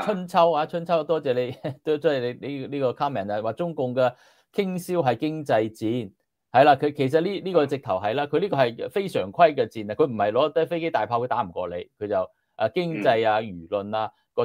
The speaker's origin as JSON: {"language": "Cantonese", "country": "China"}